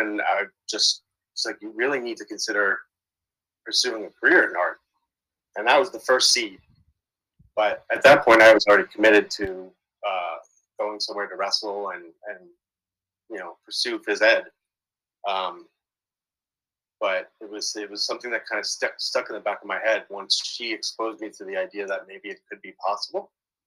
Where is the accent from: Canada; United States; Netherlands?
United States; New Jersey; Yeah, I grew up in New Jersey with four siblings, two brothers, two sisters, big family of six.